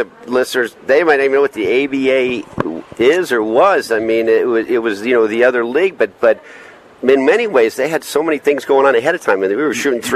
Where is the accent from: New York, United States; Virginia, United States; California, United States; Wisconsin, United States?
California, United States; Los Angeles; I grew up in Los Angeles.